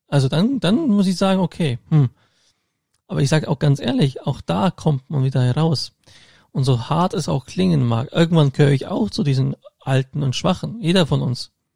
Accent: Augsburg, Bavaria, Germany; zum Beispiel in der Augsburger Innenstadt, in meiner Heimatstadt

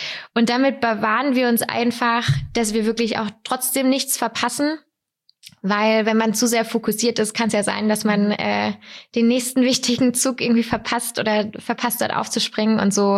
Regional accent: Weikersheim, Baden-Württemberg, Germany; Ich bin 29 Jahre alt. Ich komme aus Weikersheim

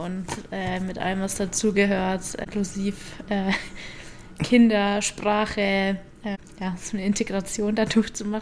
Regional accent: Augsburg, Bavaria, Germany; Ich bin in Augsburg geboren und bin dann auch nie wirklich weggekommen, außer mal phasenweise während meines Studiums. Aber da habe ich auch nur nach Freising, also nördlich von München, gependelt und somit immer schon hier gewesen.

